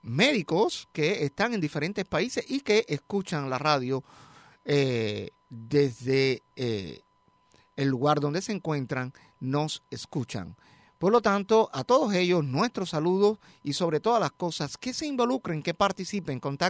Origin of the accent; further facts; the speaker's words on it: Cuba; Por lo tanto, señores, disfrute quien usted es. Somos cubanos